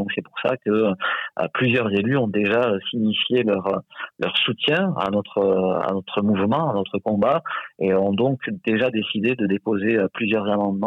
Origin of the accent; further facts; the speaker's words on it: Pyrenees, France; comme mon accent a certainement dû me trahir, moi je viens du sud-ouest des Pyrénées où il y a des ours